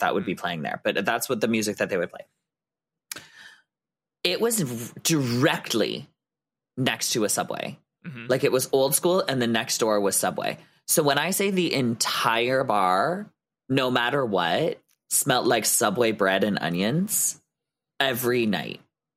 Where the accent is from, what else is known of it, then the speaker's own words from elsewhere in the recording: Essex, Ontario, Canada; So I grew up in a town called Essex outside of Windsor.